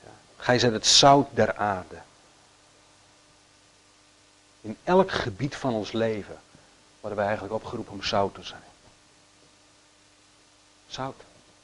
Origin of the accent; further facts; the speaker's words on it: Netherlands; now in Belgium; Als ik eraan denk, dan is het vrij cru, ja, als Nederlander.